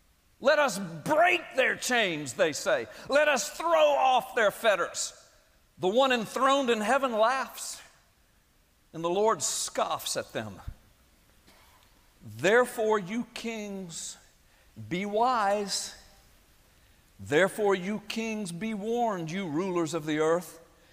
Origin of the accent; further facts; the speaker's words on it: United States; I'm a Christian, I'm a citizen, I'm an American, I'm a taxpayer, I'm a patriot